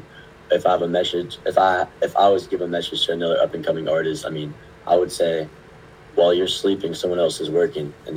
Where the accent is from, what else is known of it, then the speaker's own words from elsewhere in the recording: Louisville, Kentucky, United States; my favorite set I played this summer was The Hub, actually, in Louisville. My hometown is my last hometown show before I came to college at University of Kentucky.